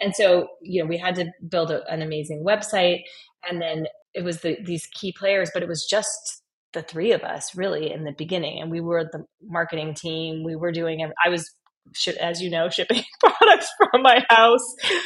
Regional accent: San Diego, California, United States; a girlfriend of mine that I used to do ballet with growing up in San Diego helped us in the beginning

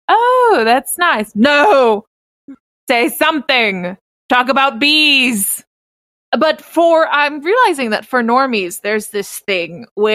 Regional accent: Oklahoma, United States; I grew up in Oklahoma. Summer camp, it'd be 110 degrees.

